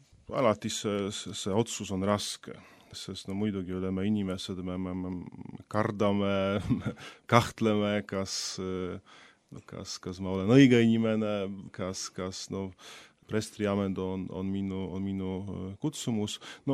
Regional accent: Rzeszów, Subcarpathian Voivodeship, Poland; Estonian is a second language; now in Estonia; Jah, Poola on suur, ma olen pärit Kagu-Poolast, Rzeszówi linnast. Rzeszów on Podkarpatskie makonna pealin. See asub täpselt 100 kilometrit Ukraina ja Slovakia piirist.

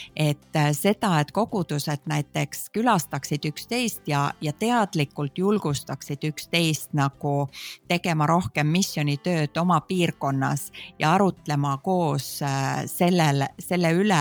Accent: Finland; ma olen väiksena kasvanud Soomes koguduses ja väiksest peale on mind õpetatud palvetama teiste eest

